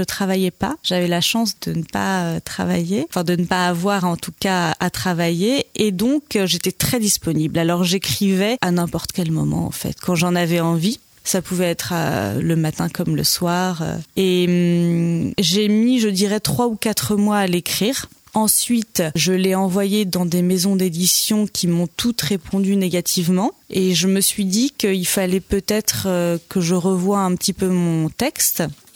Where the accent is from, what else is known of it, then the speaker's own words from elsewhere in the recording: La Perrière, Normandy, France; J'ai grandi à La Perrière, dans le Perche, dans l'Orne.